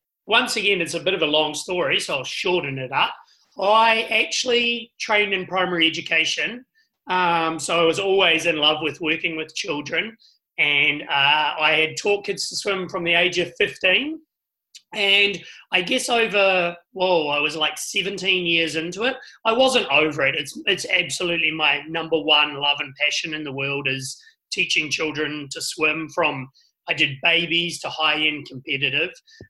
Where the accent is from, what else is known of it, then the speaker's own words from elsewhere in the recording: Wellington, New Zealand; now in Canada; So the capital city in New Zealand is, ladies, let's test the geography.